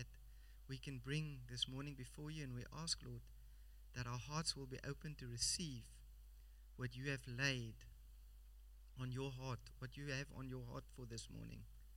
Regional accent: Somerset West, Western Cape, South Africa; I grew up here in Somerset West, so from going to primary school here at the WIP and then going to Paul Roos for a short while and then also to Paul Verlei

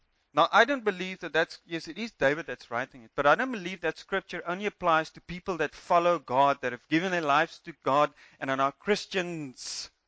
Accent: South Africa; first language Afrikaans; English is a second language; nervous about preaching in Afrikaans than English. And I'm Afrikaans. I preach this in Afrikaans, now I'm in English, and I'm more relaxed now.

